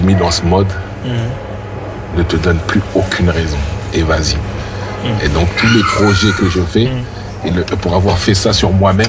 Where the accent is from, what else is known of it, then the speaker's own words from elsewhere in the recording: Lyon, Auvergne-Rhône-Alpes, France; c'est toujours un plaisir de venir à Lyon, parce que moi, je suis lyonnais aussi, tu vois.